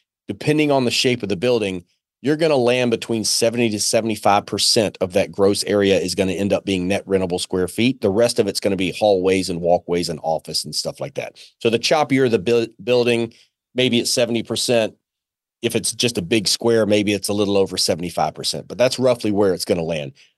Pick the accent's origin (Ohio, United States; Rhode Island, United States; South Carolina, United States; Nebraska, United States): South Carolina, United States; now in Carolina Beach, United States; I'm from South Carolina. I'm 41 years old, married, two little boys. I grew up South Carolina and then went to college